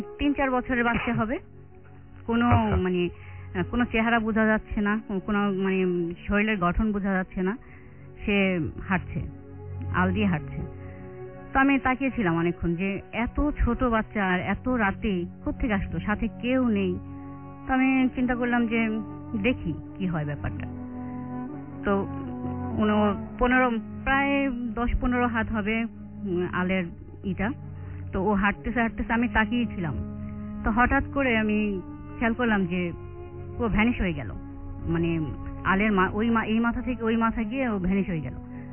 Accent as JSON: {"language": "Bangla", "town": "Dhaka", "region": "Dhaka Division", "country": "Bangladesh", "said": "আমি তো আজিমপুর থেকে এসেছি"}